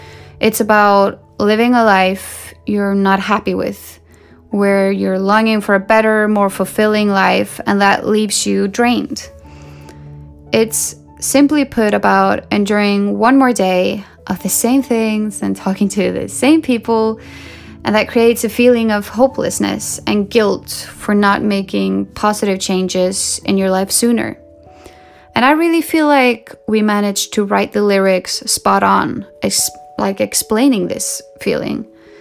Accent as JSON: {"language": "English", "country": "Sweden", "tie": "born or raised there", "said": "I mean, I grew up in Sweden, the country of pop."}